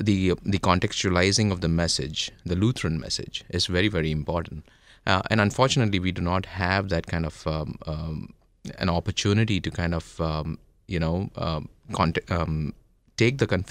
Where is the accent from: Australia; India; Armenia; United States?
India; I'm from India, and I'm a pastor in India, and I finished somewhere in 2006 my theological education and worked in Mumbai for a year